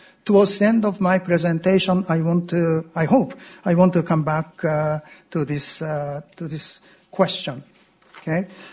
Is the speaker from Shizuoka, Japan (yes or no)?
no; Tokyo, Japan; English is a second language; I am from Tokyo.